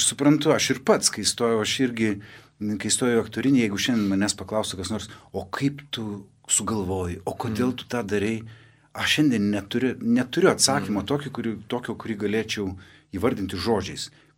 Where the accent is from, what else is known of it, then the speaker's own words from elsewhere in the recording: Vilkija, Kaunas County, Lithuania; visi iš didelių miestų, o aš iš Vilkijos.